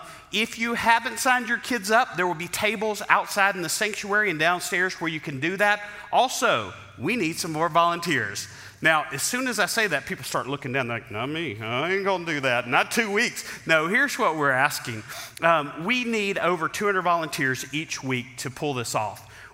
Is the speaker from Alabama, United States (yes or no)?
yes; Mobile, Alabama, United States; I grew up in Mobile, Alabama, of all places. I went to the University of Auburn, where I actually have a degree in finance.